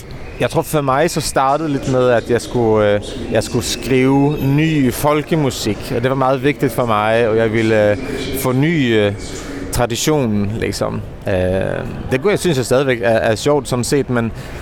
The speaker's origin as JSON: {"language": "Danish", "region": "Skåne", "country": "Sweden", "said": "Jeg kommer fra Skåne og er vokset op i sådan en folkemusikfamilie"}